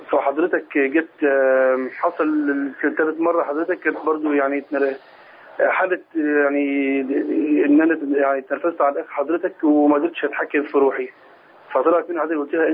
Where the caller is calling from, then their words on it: Minya, Minya Governorate, Egypt; من المنيا.